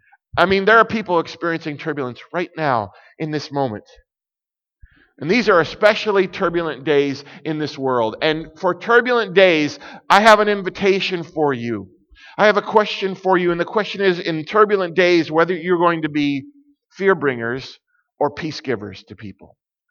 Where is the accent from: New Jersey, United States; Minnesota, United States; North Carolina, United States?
North Carolina, United States; Raleigh; I am honored to be with you today. I come here from Raleigh, North Carolina, in the United States